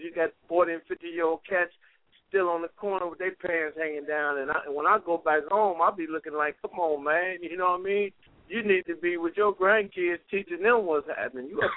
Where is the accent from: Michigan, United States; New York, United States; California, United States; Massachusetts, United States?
Michigan, United States; Detroit; now in Arizona, United States; I've seen that, man, here in Arizona, and I was bugging out because, I'm from Detroit